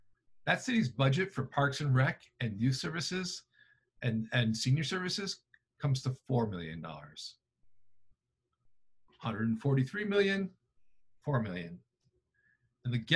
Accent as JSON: {"language": "English", "town": "Buffalo", "region": "New York", "country": "United States", "said": "I'm from Buffalo and I know that man."}